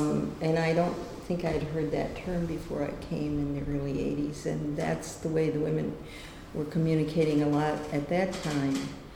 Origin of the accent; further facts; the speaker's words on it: United States; And then I, as an American person, wasn't used to seeing